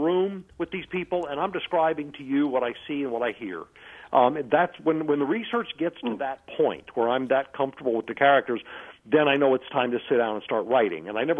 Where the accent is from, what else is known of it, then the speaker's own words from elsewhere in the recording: Tallahassee, Florida, United States; also born or lived in New Jersey; And I'm from New Jersey. I grew up in Tallahassee, Florida, so I'm right smack on the fence.